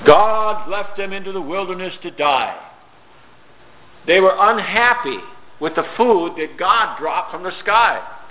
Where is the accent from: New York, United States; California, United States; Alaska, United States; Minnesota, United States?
Minnesota, United States; there was a dairy in my hometown in southern Minnesota that had a cartoon cow named Elsie.